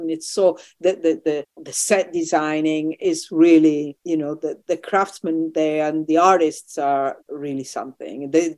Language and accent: English; United States; And I'm also American, so I feel this is my other home